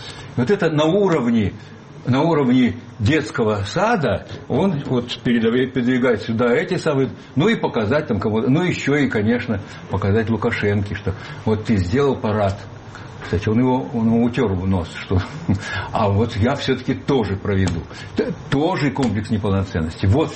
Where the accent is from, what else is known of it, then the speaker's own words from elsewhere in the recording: Almaty, Kazakhstan; Нет, я родился в Алма-Ате. Я алматинец.